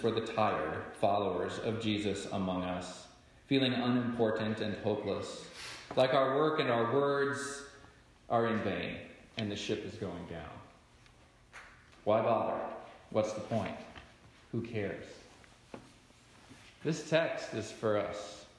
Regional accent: Gulf Coast, United States; Many of you know I grew up on the Gulf Coast

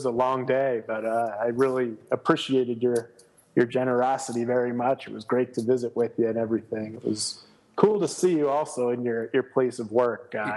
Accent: New Jersey, United States; It's growing up in New Jersey and going to school in Virginia, I certainly never thought that dengue would have any real effect on anything

